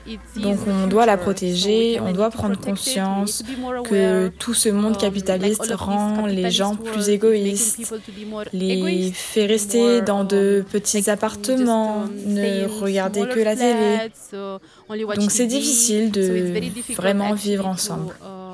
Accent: Romania; French is a second language; je viens de Roumanie, j'ai 40 ans

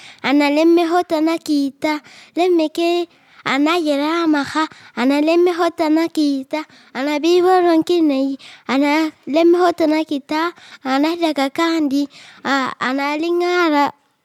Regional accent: Mali; j'ai 7 ans, je viens du Mali.

